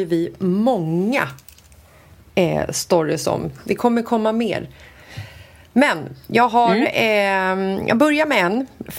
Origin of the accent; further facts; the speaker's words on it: Sweden; för att vi är från Sverige